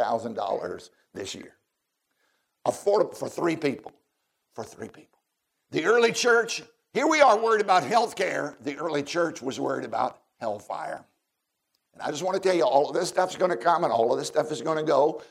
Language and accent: English; Virginia, United States; Now, I grew up in Southside, Virginia. We all know in Virginia, it's impossible to get the good fireworks legally.